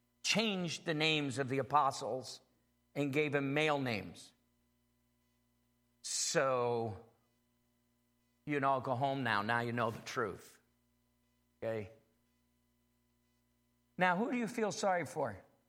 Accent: Ireland; I could give you my address in 20 minutes. I'm Irish. I'd probably tell you three stories and a joke

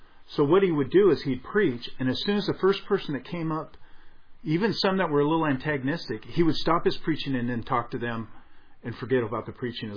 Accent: Seattle, Washington, United States; Now, I grew up in the Pacific Northwest in Seattle. There's a place in Seattle called Ballard.

